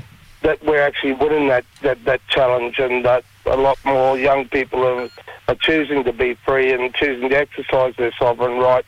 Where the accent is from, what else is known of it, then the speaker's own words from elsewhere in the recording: Kalamala, New South Wales, Australia; also born or lived in Townsville; I'm a Kuma man. I come from Kalamala, between Kalamala and St. George and Brewarrina.